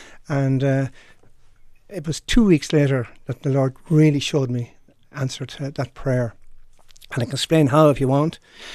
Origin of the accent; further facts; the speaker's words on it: Kells, Leinster, Ireland; When I was growing up in Kells, County Meath, I had buck teeth